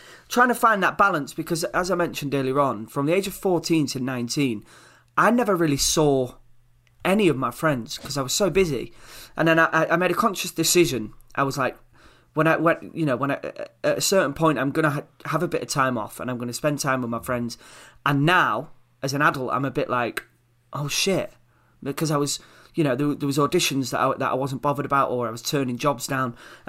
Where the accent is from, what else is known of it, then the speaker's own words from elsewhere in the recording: Yorkshire and the Humber, United Kingdom; I'm only 14. And Des Hamilton asked me if I wanted to audition for this film, and I thought, well, I'm just … from the East Marsh.